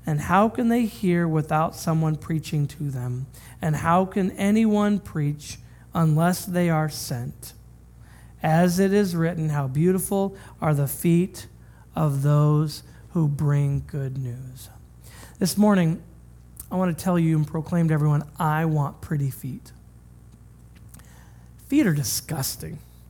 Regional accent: Washington, United States; now in Ohio, United States; I grew up in Washington State and went out to college in Pennsylvania and then went to grad school in Michigan and then ended up here in Ohio at Friends Church.

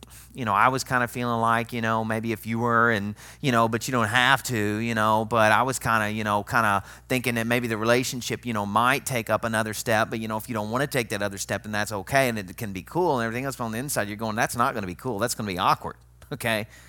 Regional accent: the South, United States; Now, I'm going to tell you, I'm from the South, and you probably picked up that when I want to say something sarcastic, I go Southern

